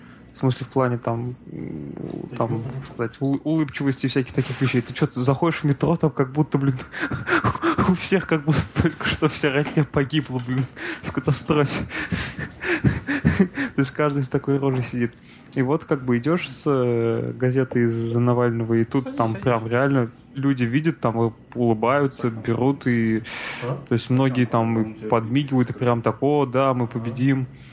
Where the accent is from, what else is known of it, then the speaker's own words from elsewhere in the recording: Zelenodolsk, Tatarstan, Russia; вот, я тут приехал там из Татарстана, все такое. Она говорит, о, как здорово. Там, а что, из какого города? Я говорю, вот, из Зеленодольска.